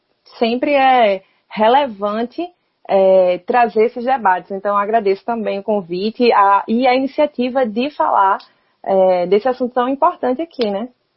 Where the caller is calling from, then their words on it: Recife, Pernambuco, Brazil; De Recife, né? Pernambuco.